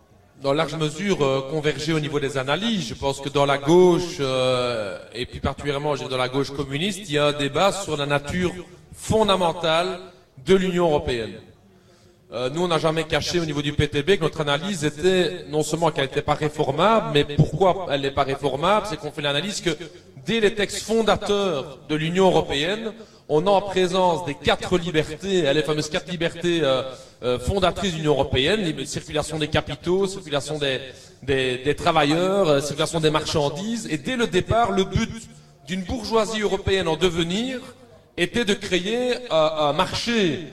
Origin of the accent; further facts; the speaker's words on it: Belgium; chez nous en Belgique, on a assez peu vu le marché très petit qui existe en Belgique. Notre bourgeoisie nationale était très très fortement demandeuse d'une intégration totale européenne